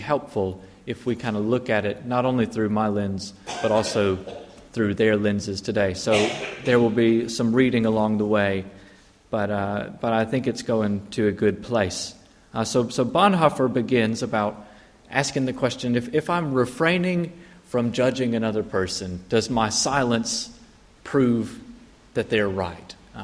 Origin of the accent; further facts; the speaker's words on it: United States; it became apparent that I was an American because of my accent, I guess.